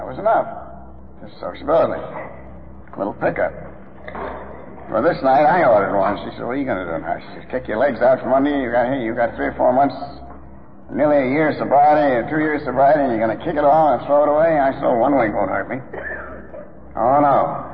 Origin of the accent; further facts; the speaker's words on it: Albany, New York, United States; I decided I'd better go back to Albany, my hometown, where I'd made such a mess of things, and where I had so many amends to make.